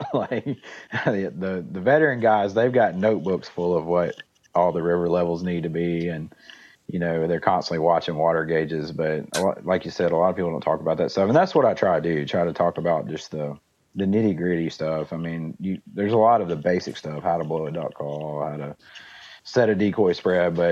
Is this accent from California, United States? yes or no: no; Arkansas, United States; I'm from Arkansas. That's where I've done most of my hunting over my life.